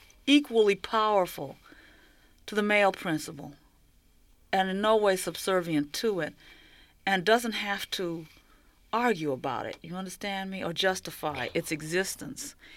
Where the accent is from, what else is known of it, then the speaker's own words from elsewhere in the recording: United States; I'm a black of slave origin. I've been cut off from Africa. I am really an American.